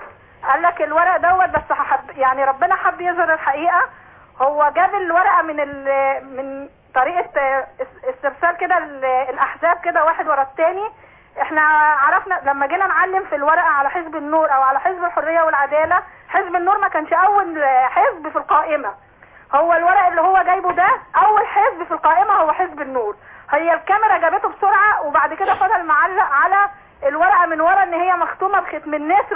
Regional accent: Alexandria, Alexandria Governorate, Egypt; من اسكندرية.

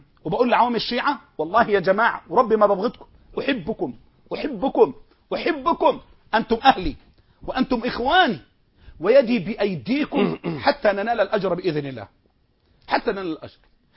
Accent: Mansoura, Dakahlia, Egypt; عندنا في المنصورة

